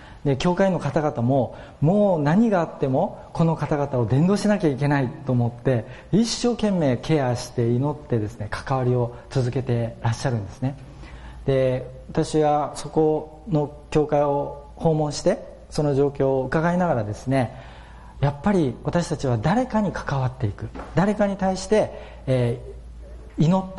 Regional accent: Fukuoka, Japan; 私の実家が九州の福岡にあるんですけれども

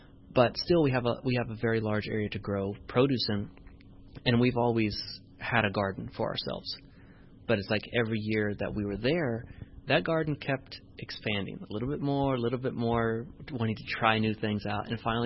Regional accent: Florida, United States; born there; I was born in South Florida in a city. And obviously, that's a city.

